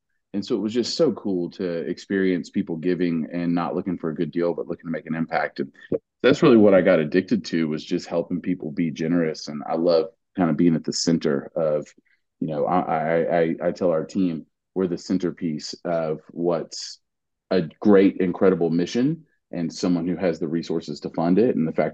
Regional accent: Salado, Texas, United States; I grew up in Salado, Texas, and we didn't have galas.

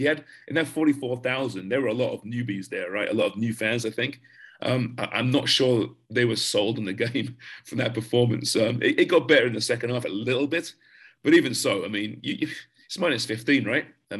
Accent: England, United Kingdom; I grew up in England

